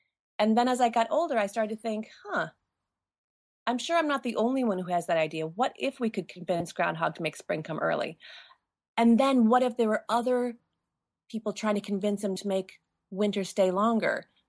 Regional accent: Michigan, United States; And growing up in Michigan, every year on February 2nd, where we'd wonder, will we have an early spring or a longer winter?

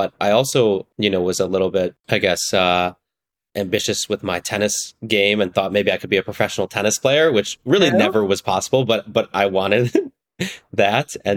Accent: Illinois, United States; So I grew up in the northern suburbs of Chicago, and I'm still actually about to move out of my parents' house finally.

